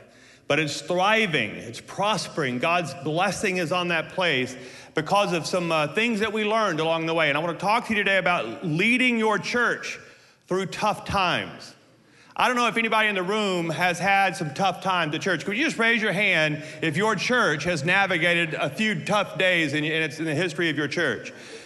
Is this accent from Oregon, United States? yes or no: no; Louisiana, United States; We're both from Louisiana, so that makes perfect sense to get married in the seventh grade.